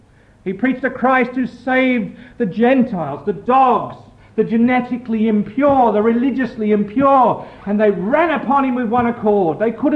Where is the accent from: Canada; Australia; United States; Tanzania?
Australia; I used to regret that I was born in Australia and saved in Australia.